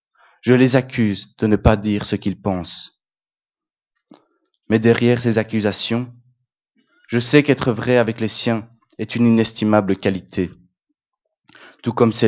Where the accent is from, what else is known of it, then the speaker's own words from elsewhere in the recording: Belgium; Je suis un Belge sur 11 millions d'autres chanceux.